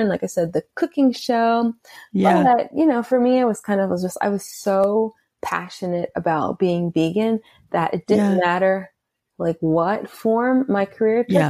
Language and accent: English; Atlanta, Georgia, United States; But I grew up cooking with my grandmother in the kitchen, loving her food. I grew up in Atlanta. We had a lot of, you know, soul food, but a lot of ethnic food.